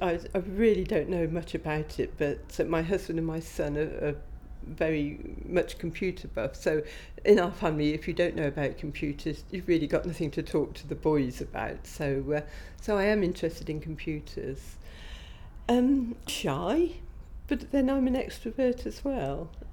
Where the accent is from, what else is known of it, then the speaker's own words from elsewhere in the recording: Banbury, South East England, United Kingdom; I'm actually come from Banbury, which is a much bigger town. I'm a bit of a city girl.